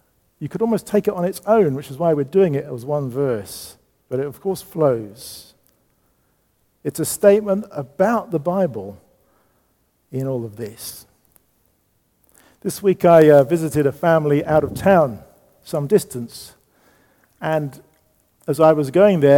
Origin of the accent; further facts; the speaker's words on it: United Kingdom; born there; I just happen to be born in the UK as well, Nick.